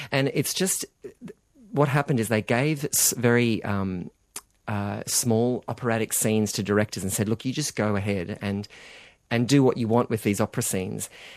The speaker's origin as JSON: {"language": "English", "region": "New South Wales", "country": "Australia", "tie": "born or raised there", "said": "So when I was a teenager growing up on the Central Coast, there was no internet."}